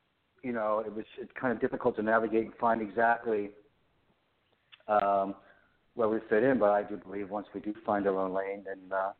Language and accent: English; East Coast, United States; now in Los Angeles, United States; Well, I'm from the East Coast. I moved out from Philly. I lived in Philly, New York, New Jersey.